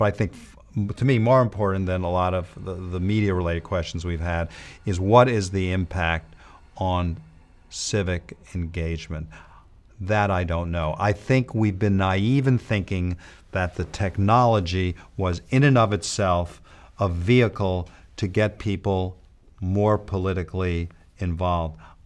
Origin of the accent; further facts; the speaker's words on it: Manhattan, New York, United States; the number of gatekeepers that we knew when we grew up in the Upper West Side of Manhattan has dramatically expanded.